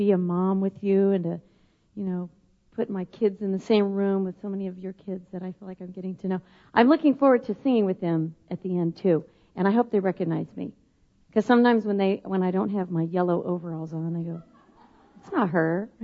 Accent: Midwest, United States; And, you know, I grew up in the Midwest, so I remember that, just that white.

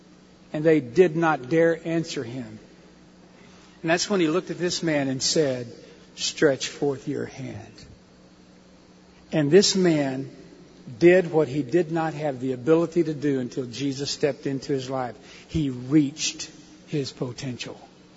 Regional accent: Texas, United States; Now I grew up in Texas. And as in all the southern states, we have a custom.

